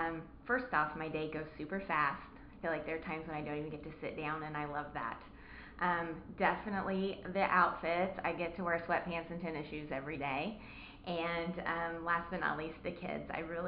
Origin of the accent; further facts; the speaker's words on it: Robinson, Illinois, United States; I am from Robinson, Illinois, right here.